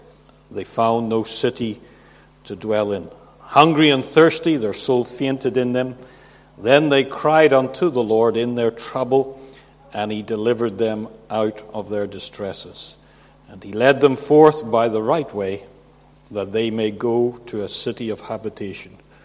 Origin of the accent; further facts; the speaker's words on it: Kilkeel, Northern Ireland, United Kingdom; also born or lived in London; we moved to London. And then 4 years after being in London, we moved to Kilkeel. So I grew up in Kilkeel. There was five of us in the family, five children, and I am number two out of five. My father was the first Christian in his family.